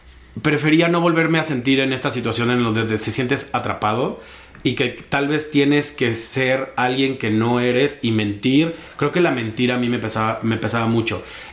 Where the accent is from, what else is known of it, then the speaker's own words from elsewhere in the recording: Querétaro, Mexico; Yo vengo de Querétaro, ¿no? Entonces, es una ciudad súper conservadora, como muy cerrada.